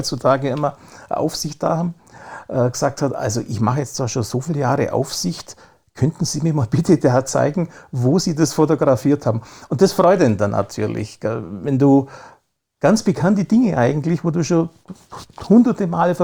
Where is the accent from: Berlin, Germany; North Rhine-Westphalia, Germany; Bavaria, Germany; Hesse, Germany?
Bavaria, Germany; Memmingen; ich war da der Erste in Memmingen, also damals hat es sonst keiner gemacht. Und ich wollte einfach meine Heimatstadt porträtieren auf eine ganz andere Art.